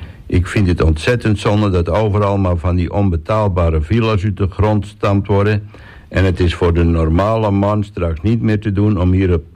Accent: Oudeschild, North Holland, Netherlands; En ik ben opgegroeid in Oude Skiel. Na een klein uitstapje in Amsterdam ben ik weer gauw terug naar Texel gegaan. 2,5 jaar geleden hebben we ons mooie huisje aan de Ruiterstraat kocht.

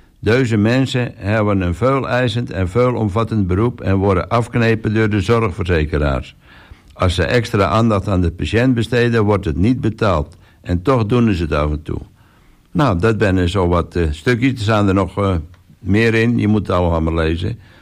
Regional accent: Barsingerhorn, North Holland, Netherlands; Ik kom uit Barsingerhoren, vlak bij de West-Friese omringdiek, Oud-West-Friesland. Met in die tijd nog herkenbare vormen uit de middeleeuwen in het landschap.

